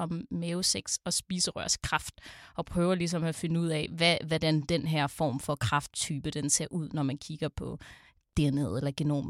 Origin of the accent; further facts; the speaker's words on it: Aarhus, Central Denmark Region, Denmark; Jeg er født opvokset i Aarhus.